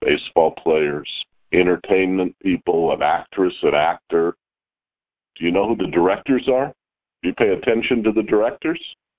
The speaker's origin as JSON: {"language": "English", "town": "Los Angeles", "region": "California", "country": "United States", "tie": "born there", "said": "Where were you born? I was born in Los Angeles."}